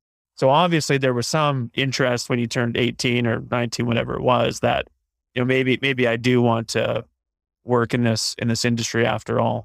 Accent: Saskatoon, Saskatchewan, Canada; because I grew up in Saskatoon, I grew up and it really kind of like came of age when Saskatoon started to boom

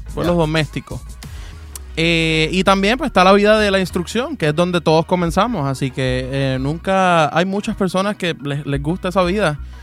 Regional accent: Puerto Rico; now in Kissimmee, United States; me fui de Puerto Rico creyendo que iba a regresar y me gustó mucho

